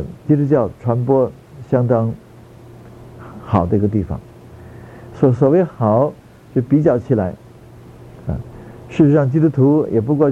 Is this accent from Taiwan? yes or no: no; China; now in United States; 这个我们中国人真伟大，你看我们到了美国来还叫人家外国人，对，我们是外国人，我们现在还叫美国人外国人